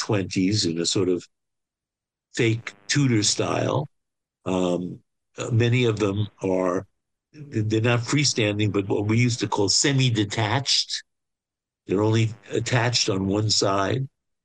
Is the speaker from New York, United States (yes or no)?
yes; New York, United States; I said, "Well, I grew up on East 34th Street and Avenue R."